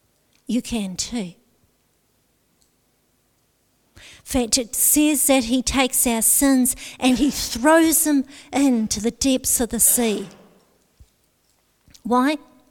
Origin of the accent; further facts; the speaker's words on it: Otago, New Zealand; For me, growing up in Central Otago